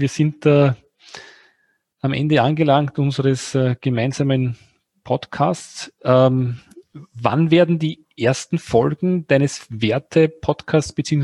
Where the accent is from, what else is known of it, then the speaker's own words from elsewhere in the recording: Austria; sagt man bei uns in Österreich